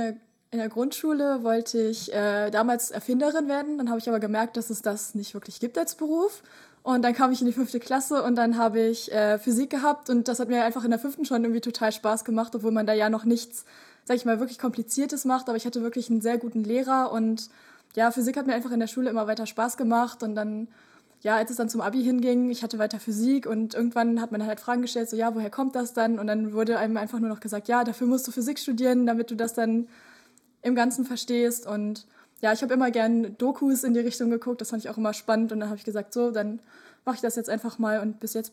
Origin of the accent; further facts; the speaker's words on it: Lower Saxony, Germany; ich bin jetzt im 3. Semester und ja, ich komme aus der Nähe von Hannover